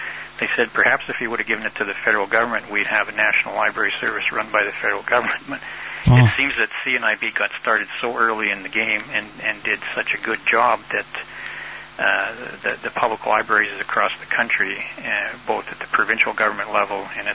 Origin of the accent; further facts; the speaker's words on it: Canada; I guess I have to be a little bit embarrassed as a Canadian